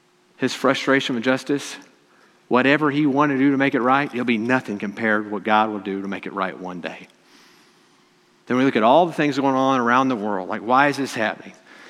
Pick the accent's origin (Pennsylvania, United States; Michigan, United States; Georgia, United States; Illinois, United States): Illinois, United States; I'm from Southern Illinois, they'd be these parades that would come through.